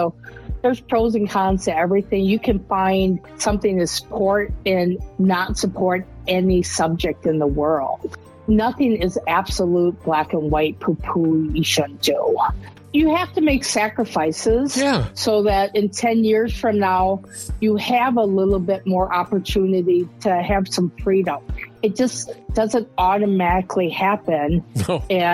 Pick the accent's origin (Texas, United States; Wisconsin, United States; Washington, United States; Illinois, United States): Wisconsin, United States; I'm from Wisconsin, so I'm always going to promote brandy